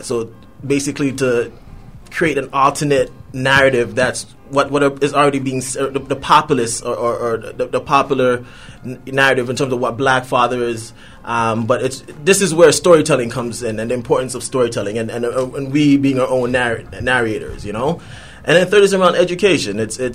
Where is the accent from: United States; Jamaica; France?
Jamaica; when I was growing up in Jamaica, when after it rained, we used to, like, take, like, bottle stops